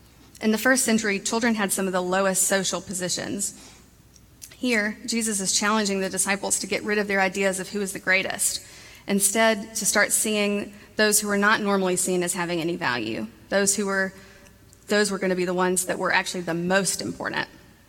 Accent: Montgomery, Alabama, United States; born or raised there

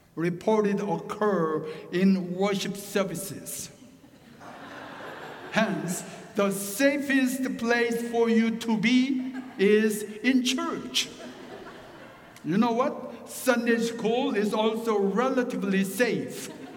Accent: South Korea; accent: Korean; first language Korean; English is a second language; Okay, otherwise I can preach in Korean. I can do much better. Korean is my mother tongue, and I can preach with full confidence.

